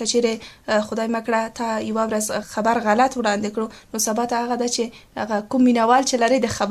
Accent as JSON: {"language": "Pashto", "region": "Paktia", "country": "Afghanistan", "said": "زه د پکتیا ولایت اوسیدونکی یم،"}